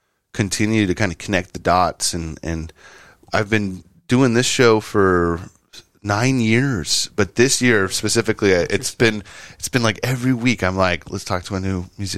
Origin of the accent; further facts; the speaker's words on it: Santa Cruz, California, United States; people would want to like, you know, vibe out and be like, where are you guys from? What's your deal? And we'd say Santa Cruz